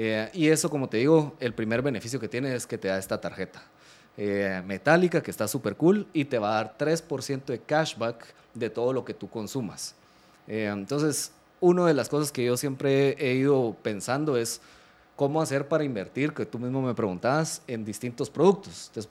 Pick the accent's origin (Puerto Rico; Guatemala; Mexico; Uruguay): Guatemala